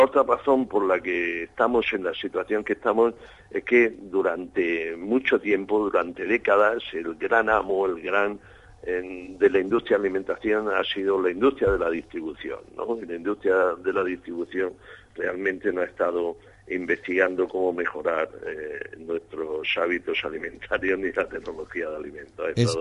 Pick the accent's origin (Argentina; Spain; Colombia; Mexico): Spain; Murcia, Region of Murcia; Yo soy de Murcia, ¿no?